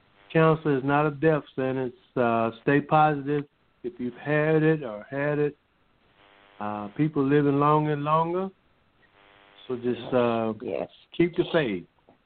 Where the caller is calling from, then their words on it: Elk Grove, California, United States; I'm calling from Elk Grove, California.